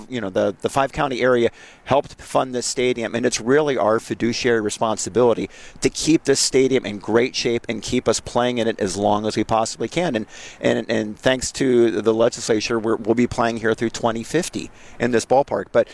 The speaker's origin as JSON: {"language": "English", "region": "Ohio", "country": "United States", "tie": "born or raised there", "lives_now": "Wisconsin, United States", "said": "You know, I've been here with the Brewers for 19 years, but I'm not a Wisconsinite. I grew up in Ohio."}